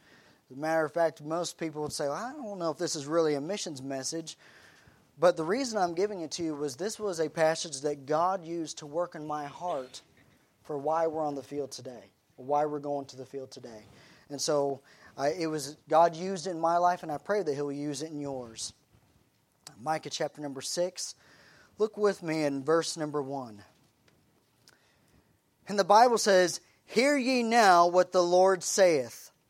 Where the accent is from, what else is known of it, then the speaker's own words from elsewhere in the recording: Tulsa, Oklahoma, United States; even though I was raised here in Tulsa, we still took many trips back to Maryland. And my grandparents would take us up to New England.